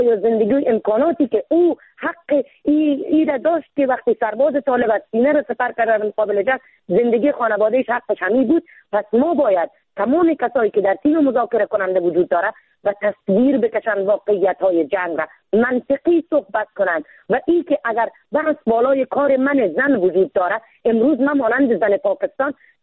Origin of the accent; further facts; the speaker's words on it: Afghanistan; من زن افغان هستم، من شیر زن هستم.